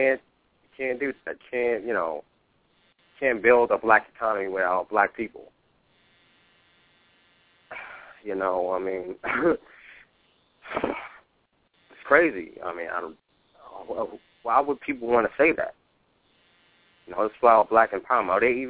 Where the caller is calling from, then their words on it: Florida, United States; I'm calling from Florida.